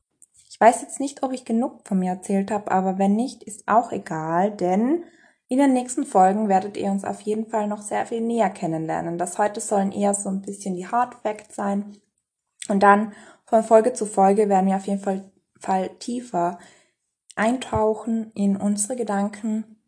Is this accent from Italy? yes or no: no; Innsbruck, Tyrol, Austria; ich bin 26, ich komme aus Österreich. Genauer gesagt aus Innsbruck. Ich bin also ein absolutes Kind der Berge.